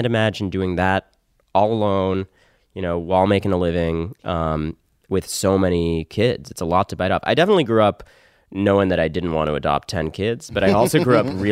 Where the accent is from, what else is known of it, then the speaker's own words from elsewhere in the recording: Connecticut, United States; also born or lived in New York; I was born in New York, and then I spent my teens in Connecticut.